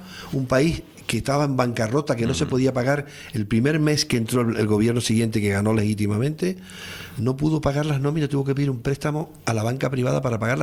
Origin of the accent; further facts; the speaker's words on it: Tenerife, Canary Islands, Spain; soy de Tenerife, pero aquello si me pierdo algún día me perderé en Lanzarote, yo tengo alguna cosita en Lanzarote